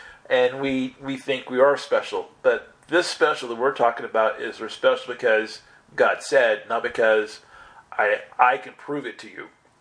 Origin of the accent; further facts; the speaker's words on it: United States; Now, as an American, I'm like, what are you talking about?